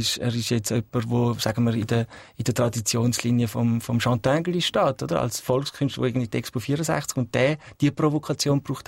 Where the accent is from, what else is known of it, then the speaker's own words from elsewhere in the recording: Switzerland; die können wir als Schweizer Kulturschaffende und Vermittler auch fruchtbar machen